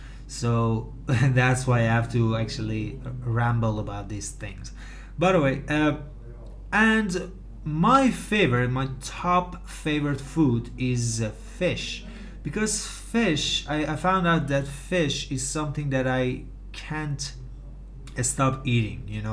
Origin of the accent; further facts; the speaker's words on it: Gilan, Iran; I grew up in Gilan, of course, province, which is very common. It's a tradition to eat fish here